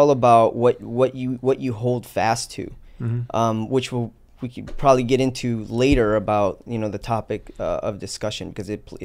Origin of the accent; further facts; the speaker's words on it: Chicago, Illinois, United States; In Chicago, I grew up in the North Side here, and I was run around here acting a fool.